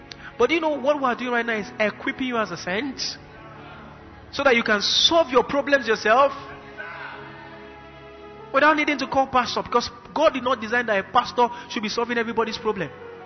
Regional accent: Kaduna, Kaduna State, Nigeria; I was talking to my mom yesterday, my father and mother, while we were growing up in Kaduna.

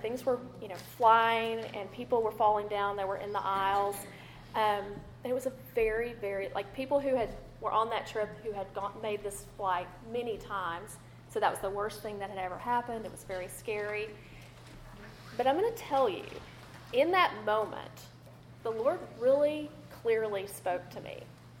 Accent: Tyler, Texas, United States; I grew up in Tyler. I still live in Tyler. That is where I am all the time.

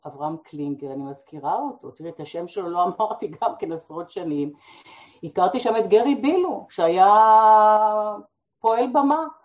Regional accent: Haifa, Haifa District, Israel; אני כבר לא גרה שם הרבה מאוד שנים, אבל פעם חיפאית, תמיד חיפאית.

